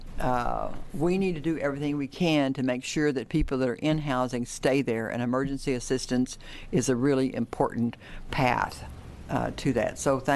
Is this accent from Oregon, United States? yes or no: yes; Portland, Oregon, United States; I'm from the Portland area